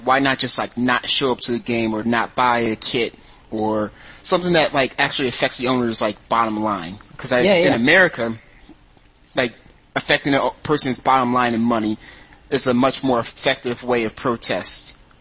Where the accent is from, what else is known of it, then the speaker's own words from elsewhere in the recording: United States; Something about this is not right to me as an American